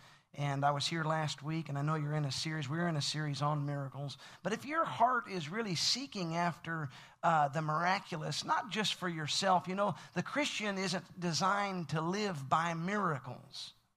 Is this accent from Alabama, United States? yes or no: yes; Alabama, United States; also born or lived in Oklahoma / Illinois / New Hampshire / California; now in Texas, United States; I was born in Oklahoma. I lived in Illinois, grew up in Alabama, moved back to Oklahoma multiple times in my 20s. Moved up to New Hampshire, pastored up there for almost a decade, moved to California in 2009, currently living in Texas